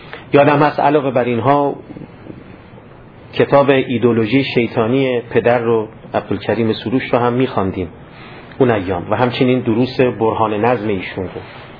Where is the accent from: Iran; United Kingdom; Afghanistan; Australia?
Iran; من خب در خانواده مذهبی به دنیا آمدم و بزرگ شدم. در ایران هم در مدرسه و دبیرستان نیکان درس می‌خواندم تا دیپلم گرفتم.